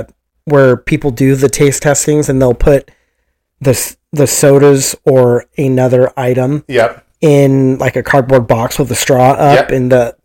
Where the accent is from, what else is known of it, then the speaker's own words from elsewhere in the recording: Loomis, California, United States; So as a kid, I grew up in Loomis